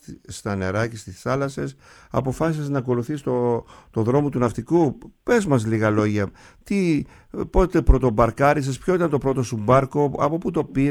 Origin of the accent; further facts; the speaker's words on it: Kasos, South Aegean, Greece; στο νησί μου, στην Κάσο